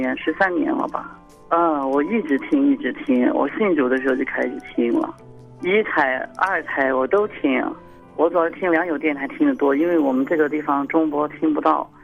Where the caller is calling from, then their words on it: Ningxia, China; 我是宁夏的。好多年前我就开始听这个良友电台了。